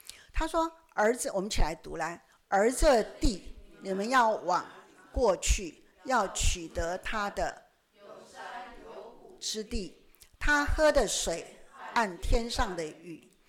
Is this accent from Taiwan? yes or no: yes; Taiwan; 可是我们台湾人怎样？就根本无所谓